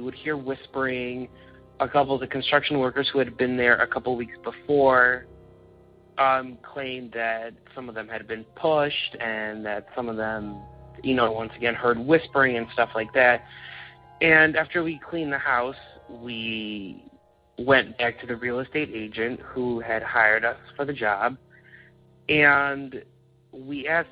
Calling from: Illinois, United States; I am calling from Illinois.

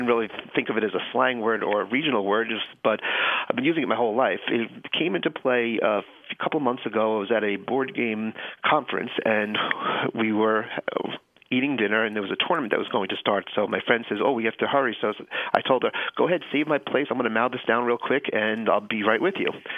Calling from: Santa Monica, California, United States; I'm calling from Santa Monica, California.

